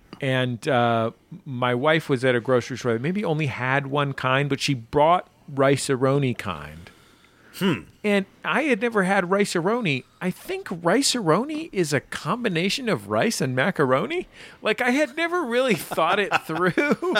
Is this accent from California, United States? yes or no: yes; California, United States; I'm from just outside Oakland.